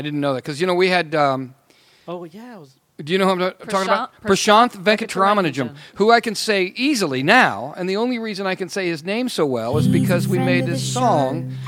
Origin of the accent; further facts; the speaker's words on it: Midwest, United States; Yeah, I'm in a bubble, I guess, aren't I? And I grew up in the Midwest.